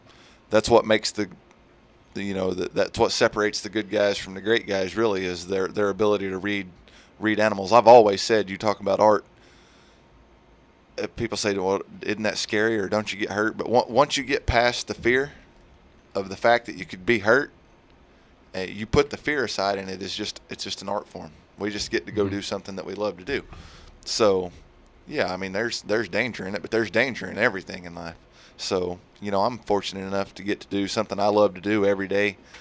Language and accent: English; Oklahoma, United States; this is kind of a special rodeo for me because it's my hometown rodeo, if you mm-hmm. will. I actually live between here and Vinita, Oklahoma, okay. out in the country there.